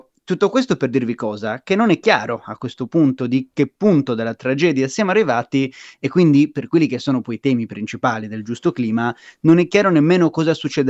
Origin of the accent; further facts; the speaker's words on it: Sardinia, Italy; lo dico da sardo